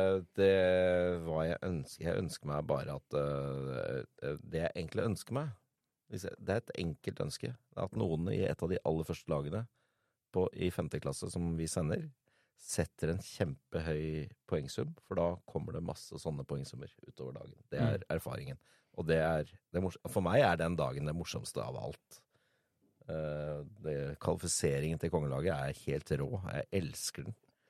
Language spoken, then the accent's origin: Norwegian; Oslo, Norway; Og jeg er pasifist fra Sankthanshaugen.